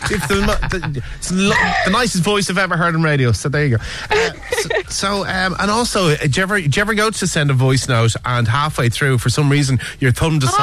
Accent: Dublin, Leinster, Ireland; Because I'm from Dublin. Yeah. I don't live there anymore.

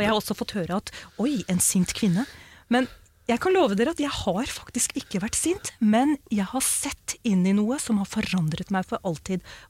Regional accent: Pakistan; Jeg er jo pakistaner, og vi var jo indre før. Før imperialismen, så var vi jo hinduer hele gjengen.

